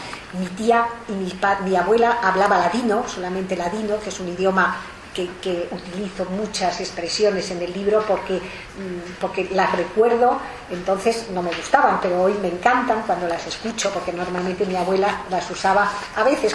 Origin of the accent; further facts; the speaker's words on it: Alexandria, Alexandria Governorate, Egypt; moved away; mis hermanos y yo, mis padres, criados y nacidos en Alejandría, pasamos a formar parte de ese ejército de Misrahim